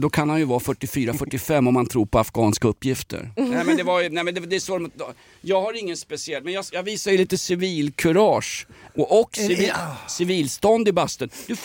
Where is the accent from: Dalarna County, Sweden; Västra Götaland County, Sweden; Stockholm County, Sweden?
Stockholm County, Sweden; Vällingby; en gård i Vällingby någonstans där jag växte upp.